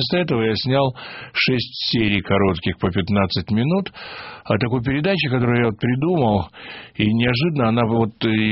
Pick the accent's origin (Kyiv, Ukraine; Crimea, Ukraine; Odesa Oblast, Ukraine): Odesa Oblast, Ukraine; Odesa; born there; а в день рождения у меня был вечер в Одессе, в городе, где я родился